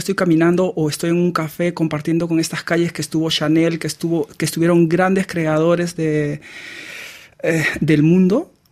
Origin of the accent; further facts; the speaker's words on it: Peru; Yo soy de Perú.